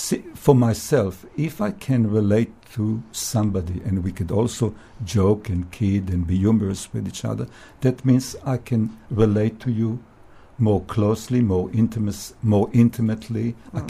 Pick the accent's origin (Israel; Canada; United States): Israel; English is a second language; Growing up in Israel, for example, I like most Israelis, I served in the army in Israel.